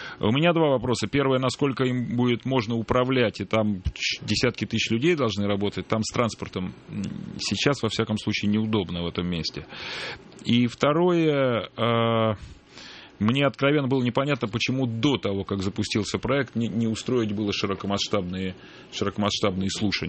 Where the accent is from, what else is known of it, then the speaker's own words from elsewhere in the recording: Saint Petersburg, Russia; Я вырос в Питере, в Ленинграде.